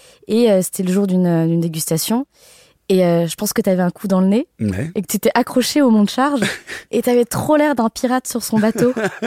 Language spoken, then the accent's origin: French; Lille, Hauts-de-France, France; Ce sera l'occasion de parler de la cuisine du Nord, puisque je suis née et j'ai grandi à Lille.